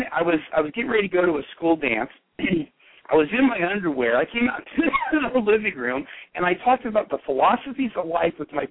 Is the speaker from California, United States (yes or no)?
yes; Petaluma, California, United States; I'm 57 years old, and I was raised in Petaluma, California